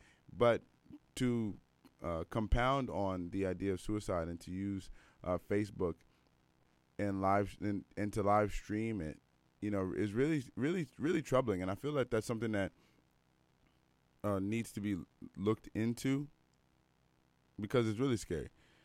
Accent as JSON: {"language": "English", "town": "Washington", "region": "District of Columbia", "country": "United States", "said": "If you don't know, I'm from Washington, D.C. area"}